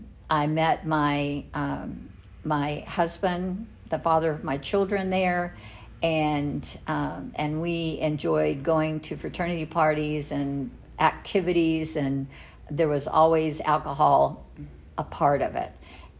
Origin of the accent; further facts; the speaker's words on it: Plant City, Florida, United States; And I was born in St. Pete, Florida. And when I was 3 years old, we moved to Plant City, and that's where I grew up till I graduated from high school.